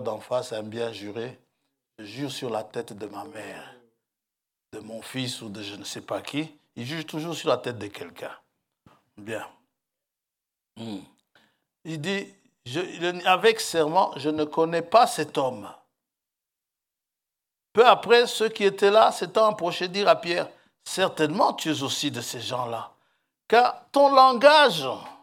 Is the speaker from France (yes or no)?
no; Kisangani, Tshopo, DR Congo; Chez nous, à Kisangani, on dit tu te caches dans un champ de cacahuètes.